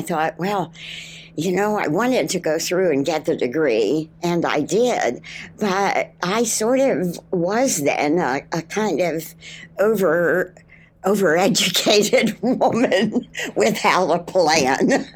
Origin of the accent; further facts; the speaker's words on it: Steelton, Pennsylvania, United States; Right outside Harrisburg, sort of south central, a little town called Steelton, which was a steel mill town.